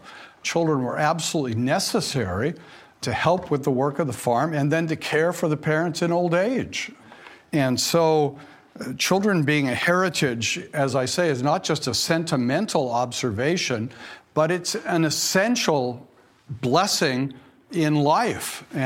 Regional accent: California, United States; As a Californian, I know all about worrying about rain not coming.

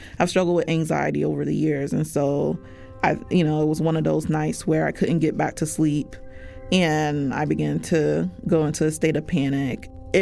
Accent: United States; because, you know, I'm Black American. And so there are so many layers in regards to my history as a Black American person

